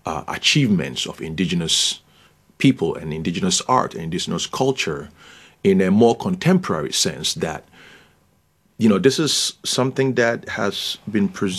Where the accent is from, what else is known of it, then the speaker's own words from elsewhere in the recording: Ghana; English is a second language; here I am from Ghana, from a traditional community in Ghana